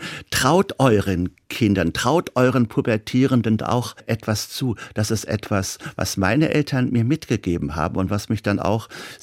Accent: Stade, Lower Saxony, Germany; Und ich bin ja nicht direkt in Hamburg groß geworden, sondern in Stade.

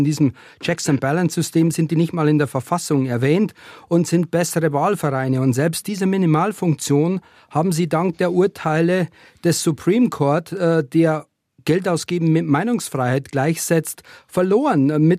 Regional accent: Bavaria, Germany; Als Bayer denkst du dann natürlich gleich an Bier

